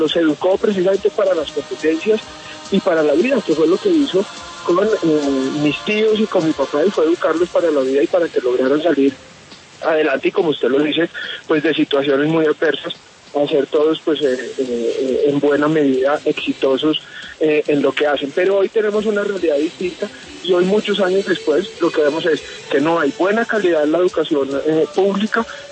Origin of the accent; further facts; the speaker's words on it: Colombia; ni como padres de familia ni como colombianos lo podemos aceptar.